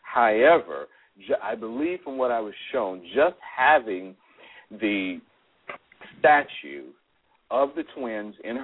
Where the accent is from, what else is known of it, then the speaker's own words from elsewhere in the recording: the South, United States; I always say Wikipedia. I'm from the South, okay? We don't know how to talk, all right?